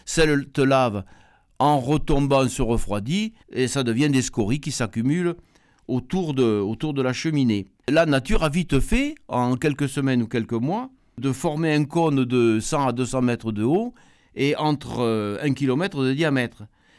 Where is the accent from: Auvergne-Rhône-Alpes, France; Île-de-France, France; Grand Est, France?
Auvergne-Rhône-Alpes, France; On ne s'était pas rendu compte qu'on avait des volcans chez nous, en Auvergne.